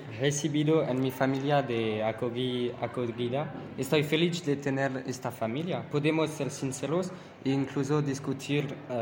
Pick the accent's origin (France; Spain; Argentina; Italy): France; Spanish is a second language; yo soy francés